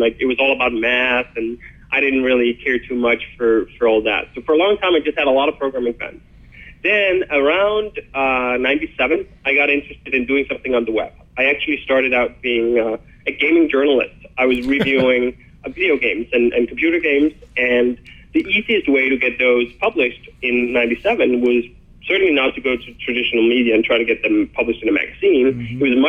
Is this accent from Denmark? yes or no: yes; Copenhagen, Capital Region, Denmark; I was in Denmark at the time, born and raised in Copenhagen, sitting in Copenhagen